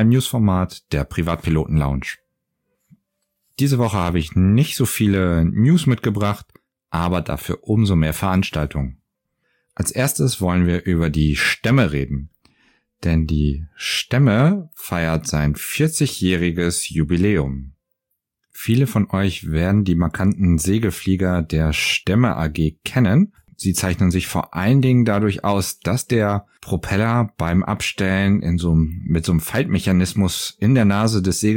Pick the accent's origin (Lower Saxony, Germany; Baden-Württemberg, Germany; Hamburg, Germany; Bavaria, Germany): Lower Saxony, Germany; Hameln; Ganz in der Nähe der Stadt, wo ich aufgewachsen bin, nämlich Hameln